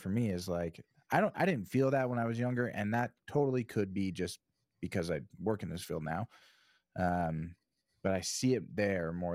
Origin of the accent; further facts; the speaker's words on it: California, United States; Growing up in California, I do that too. I've never measured distance in miles.